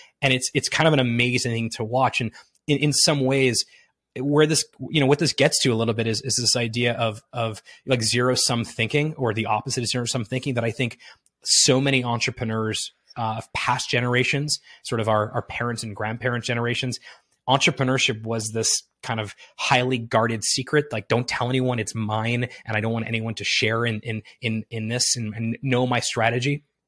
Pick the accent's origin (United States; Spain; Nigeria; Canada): Canada; Montreal, Quebec; what we talked about growing up in Montreal